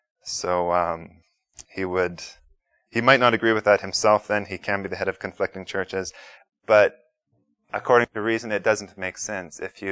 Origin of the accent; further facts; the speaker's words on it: British Columbia, Canada; I was on the bus down to Vancouver before my plane out of British Columbia, my hometown province.